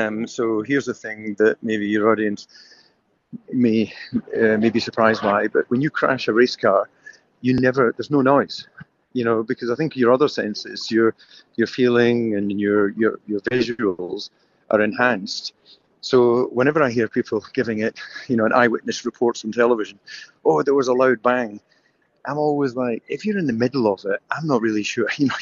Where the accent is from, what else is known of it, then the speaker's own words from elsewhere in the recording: Scotland, United Kingdom; I could only have dreamt of that when I was growing up in Scotland.